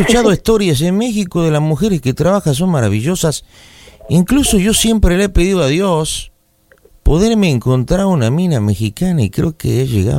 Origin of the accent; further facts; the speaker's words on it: Buenos Aires, Argentina; Yo nací en Buenos Aires, soy porteño.